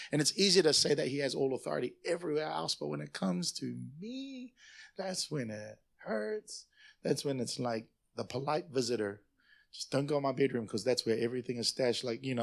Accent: Samoa; You are from the Philippines. I'm from Samoa, bro.

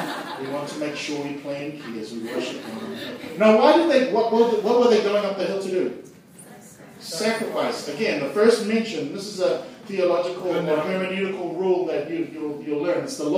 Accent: Singapore; You know, I come from Singapore where people are defined by their or the careers.

